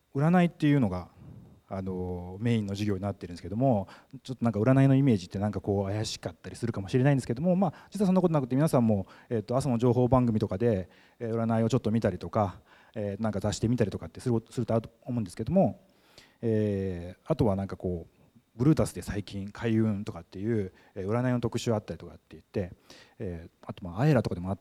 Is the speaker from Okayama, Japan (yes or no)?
yes; Okayama, Japan; 岡山市南区出身ということで、こう岡山はどねになったのかなということで、ちょっと帰ってきたいなみたいな話をしてたら